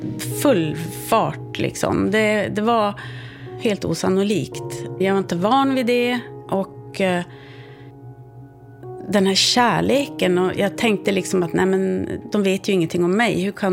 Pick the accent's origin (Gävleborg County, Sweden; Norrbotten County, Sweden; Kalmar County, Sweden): Norrbotten County, Sweden; Jag kommer ju från Tornedalen och har väl alltid liksom tänkt att ja, men nu har jag lite finskt påbrå, absolut, det har jag. Och så kom det tillbaka och jag var 80% finländare.